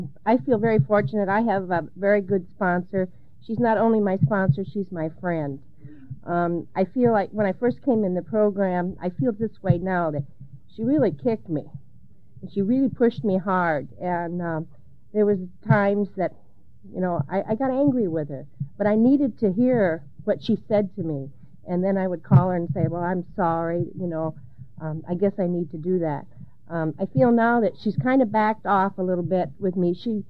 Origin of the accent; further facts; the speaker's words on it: Mason City, Iowa, United States; from Mason City.